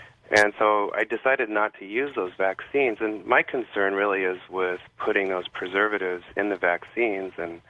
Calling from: Washington, United States; in Washington State.

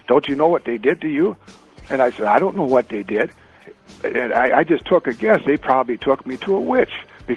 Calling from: St. Paul, Minnesota, United States; Oh, I'm St. Paul, Minnesota now.

